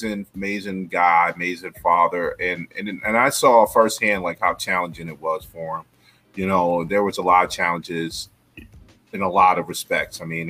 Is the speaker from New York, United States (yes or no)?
yes; New York, United States; yes, I'm from New York, but I'm not one of those New Yorkers who's like, New York is the best place ever for everyone.